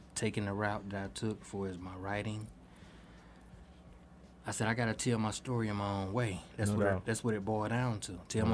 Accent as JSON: {"language": "English", "region": "the South", "country": "United States", "tie": "born or raised there", "said": "what me growing up in the South, looking at how people let go and let God"}